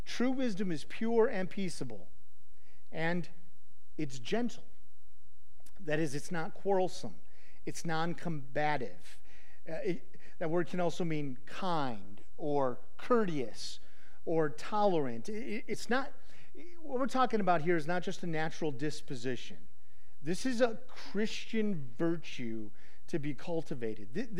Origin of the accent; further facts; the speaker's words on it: Chicago, Illinois, United States; I'm passionate. I'm from Chicago. My extended family was loud and harsh